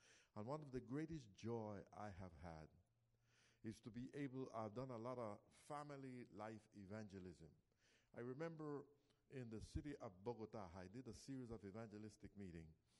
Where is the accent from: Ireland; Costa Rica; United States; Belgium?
Costa Rica; English is a second language; I come from Costa Rica, as many of you know, and my country does not have an army. We eliminated, in fact, they eliminated the army in Costa Rica 3 years after I was born.